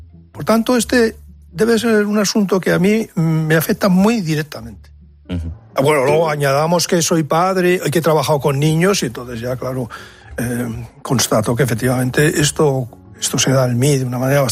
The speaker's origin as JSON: {"language": "Spanish", "region": "Basque Country", "country": "Spain", "tie": "born or raised there", "said": "Y como por otro lado ocurrió en mi tierra natal y yo estoy empeñado en un proyecto literario de narración, de historias de gentes vascas"}